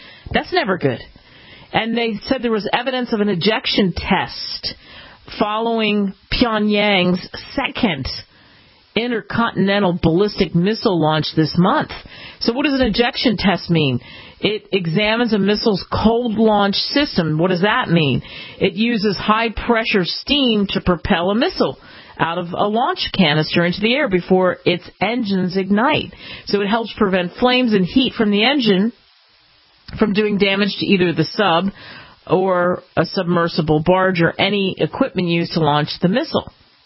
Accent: Pennsylvania, United States; you all know I grew up outside of Philly.

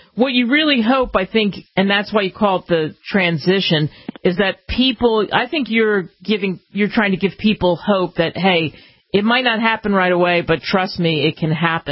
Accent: East Coast, United States; I grew up in the East Coast, and you're in Richmond, Virginia.

